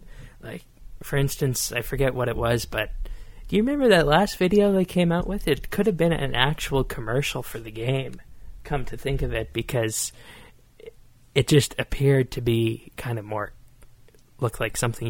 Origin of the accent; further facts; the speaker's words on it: Canada; I'm from Canada